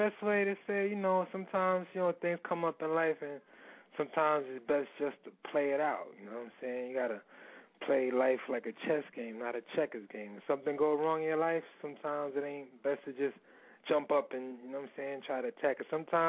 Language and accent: English; New Hampshire, United States; I'm from New Hampshire. I just stay here on the weekends.